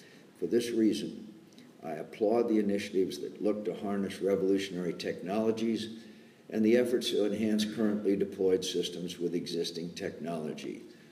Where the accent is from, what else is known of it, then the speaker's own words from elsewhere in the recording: Arizona, United States; I could not be more proud of the work that is being done in my home state of Arizona.